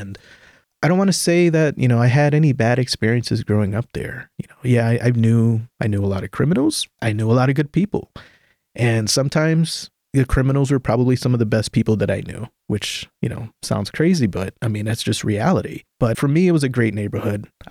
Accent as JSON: {"language": "English", "town": "Buffalo", "region": "New York", "country": "United States", "tie": "born or raised there", "said": "I grew up in the Lower West Side, and I don't care how many times they call it, you know, Ralph Wilson Park."}